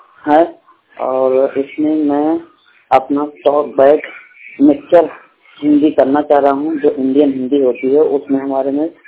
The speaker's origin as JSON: {"language": "Hindi", "town": "Banda", "region": "Uttar Pradesh", "country": "India", "tie": "born or raised there", "said": "मैं बांदा उत्तर प्रदेश का मूल निवासी हूँ।"}